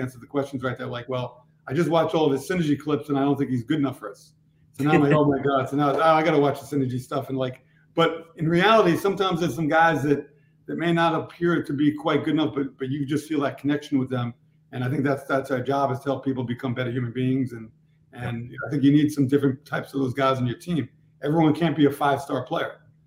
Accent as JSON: {"language": "English", "town": "Queens", "region": "New York", "country": "United States", "said": "He's from Queens too. We're both from Queens, so he's got that schmooze in him, I'm sure too."}